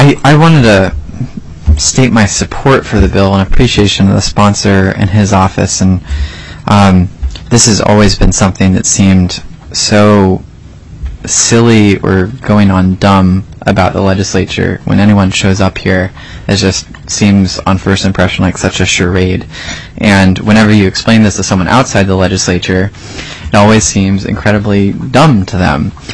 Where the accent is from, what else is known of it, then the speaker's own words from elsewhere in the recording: Alaska, United States; more than anything, I'm an Alaskan and I'm an American.